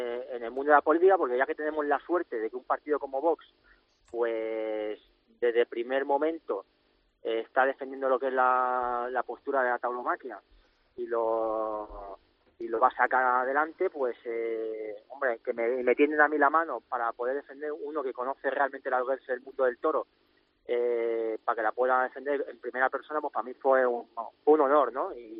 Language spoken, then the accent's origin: Spanish; Barcelona, Catalonia, Spain; en mi tierra, ¿no? Porque me he presentado por Barcelona